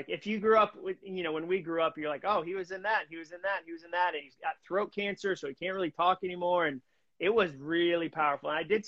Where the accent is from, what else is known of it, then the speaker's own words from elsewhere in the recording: United States; no one outside of this country hears my accent. Like, no one in Slovenia is like, ooh. Wait a second. That's an American.